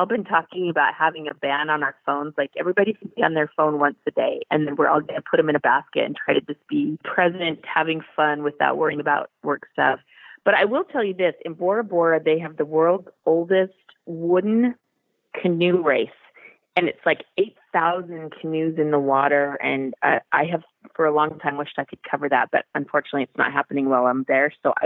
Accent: Utah, United States; so we were Mormons growing up in Utah

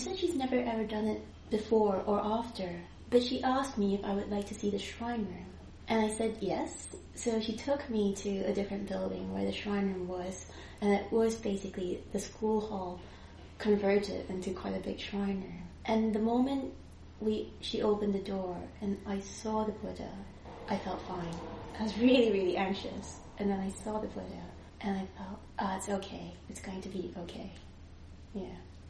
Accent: Malaysia; also born or lived in London, United Kingdom; So I grew up in Malaysia, studied and worked in London, and then went back to something. So kind of like went back to my roots a bit.

